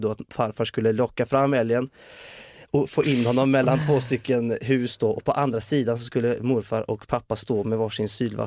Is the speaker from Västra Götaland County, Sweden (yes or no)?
yes; Uddevalla, Västra Götaland County, Sweden; när jag växte upp i Uddevalla så... Det är liksom, jag är femte generationen på den här gården i Uddevalla.